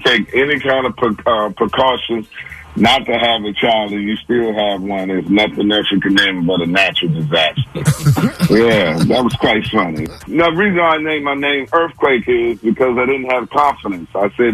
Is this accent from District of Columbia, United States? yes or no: yes; Washington, District of Columbia, United States; I'm from Washington, D.C.